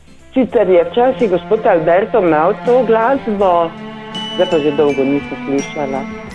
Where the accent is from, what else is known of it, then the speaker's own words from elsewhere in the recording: Maribor, Drava, Slovenia; iz Maribora.